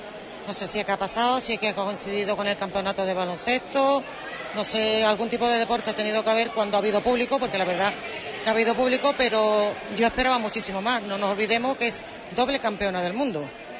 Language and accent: Spanish; Huelva, Andalusia, Spain; Vamos a querer a Huelva, que somos de Huelva.